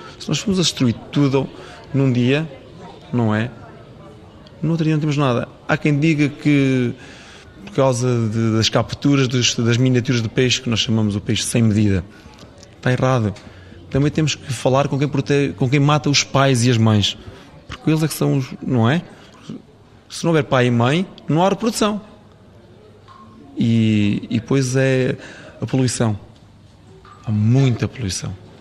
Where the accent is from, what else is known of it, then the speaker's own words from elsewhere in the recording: Portugal; É por isso que eu às vezes sinto-me um bocado, sou português